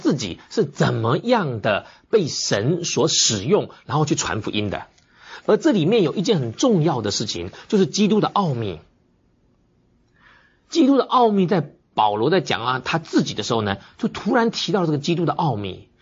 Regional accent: China; 那我们中国人说啊，祖传秘方，传子不传女。

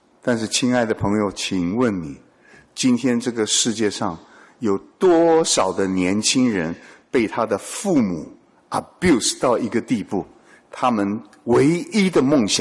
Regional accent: China; 这是为什么我们中国人骂了人呢、啊？说你不是人，这是骂人的话

